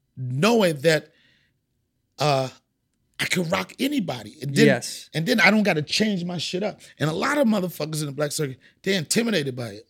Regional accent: New York, United States; because you know, any comic from anywhere, I'm coming from New York

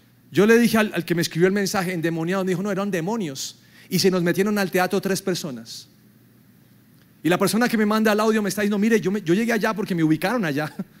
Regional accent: Bogotá, Colombia; Y si vemos un policía, como colombianos o bogotanos, pensamos que se puede quemar un policía

